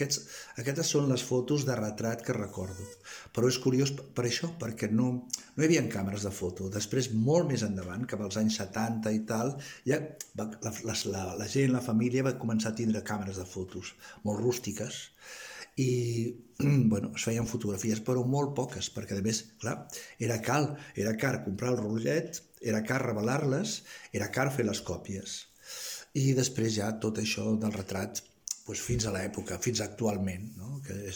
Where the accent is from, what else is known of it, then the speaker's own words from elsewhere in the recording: Lleida, Catalonia, Spain; also born or lived in Barcelona; tinc 69 anys, visc en un petit poblet del Camp de Tarragona i vaig néixer a Lleida i he viscut molt, molt, molt de temps a Barcelona, com molts lleidatans.